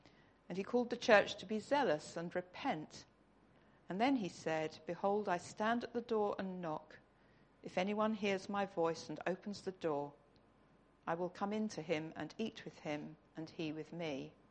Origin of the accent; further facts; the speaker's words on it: the South, United States; I'm from the South, so I'm different